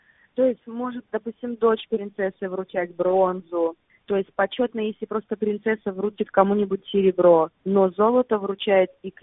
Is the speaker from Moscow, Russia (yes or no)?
no; Saint Petersburg, Russia; я родом из Санкт-Петербурга.